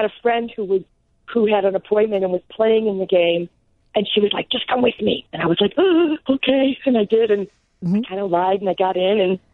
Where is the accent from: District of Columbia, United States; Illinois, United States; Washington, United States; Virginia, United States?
Illinois, United States; River Forest; I grew up in River Forest, Oak Park River Forest area.